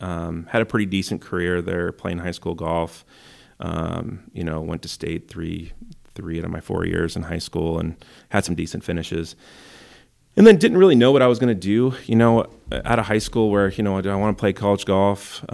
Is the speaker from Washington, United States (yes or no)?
yes; Malaga, Washington, United States; I grew up, I say I'm from Wenatchee, but I'm really from a small little town outside of Wenatchee called Malaga. It's all of about 500 people, maybe.